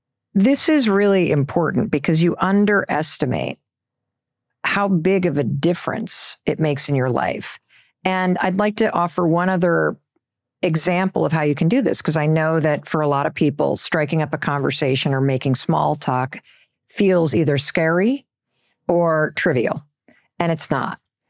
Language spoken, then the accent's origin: English; Midwest, United States; I always said it was because I grew up in the Midwest.